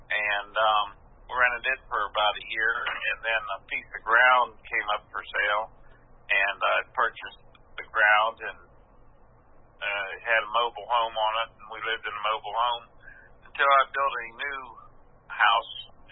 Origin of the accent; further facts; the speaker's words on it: Spock, Pennsylvania, United States; also born or lived in Brookhaven, Mississippi; now in Marion, United States; I was born and raised in Spock, Pennsylvania. That's about 60 miles south of Pittsburgh, Pennsylvania. And we lived there until 1983. And we moved from Pennsylvania to Brookhaven, Mississippi.